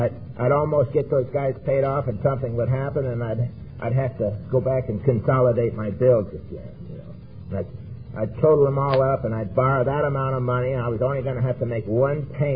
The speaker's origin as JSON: {"language": "English", "town": "Palmdale", "region": "California", "country": "United States", "also_born_or_lived": "Marina Del Rey / Torrance / Hermosa Beach", "said": "And I'm from Palmdale, California, and I'm from Marina Del Rey, California. I'm from Torrance and Hermosa Beach and a lot of other places."}